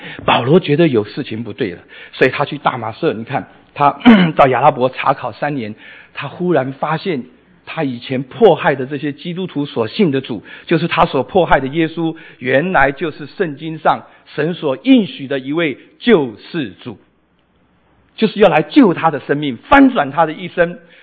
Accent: Taiwan; 我在台湾出生长大，我们家七个小孩，我爸爸是军人士官

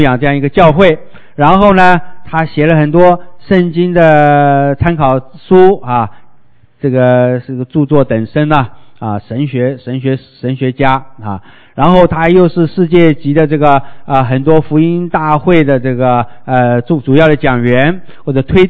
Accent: China; 有我们中国人骂人说禽兽不如啊。

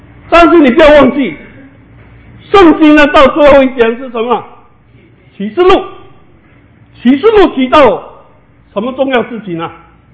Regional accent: Kinmen, Fujian, Taiwan; 从我们祖国呢，从我们家乡金门

